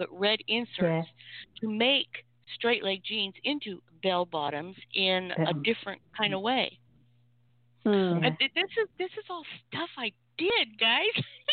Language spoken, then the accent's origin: English; Spokane, Washington, United States; I mean, I grew up in Spokane, Washington, so I knew about all this stuff going on